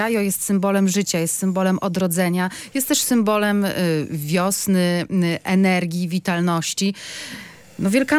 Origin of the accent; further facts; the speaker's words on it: Gdańsk, Pomeranian Voivodeship, Poland; jestem z Zaspy wychowana, na Zaspie w blokowisku